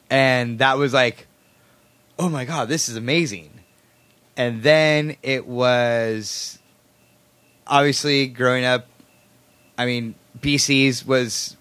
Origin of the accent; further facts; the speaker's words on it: Clovis, California, United States; So just like any kid growing up in Clovis, I drank Coors Light